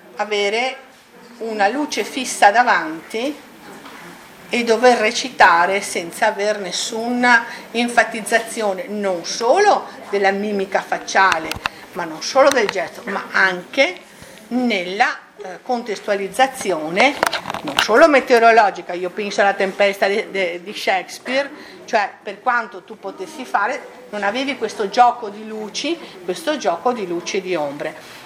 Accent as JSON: {"language": "Italian", "town": "Venice", "region": "Veneto", "country": "Italy", "said": "noi che siamo veneziani e siamo orgogliosi di esserlo, veneziani città metropolitana"}